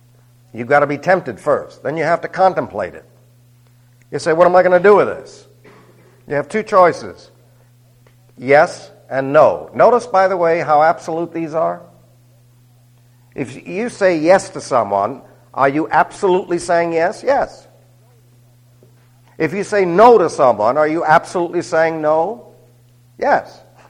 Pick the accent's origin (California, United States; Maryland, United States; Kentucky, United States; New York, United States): New York, United States; It's strange, but I was raised in New York, and there was no maybes about it.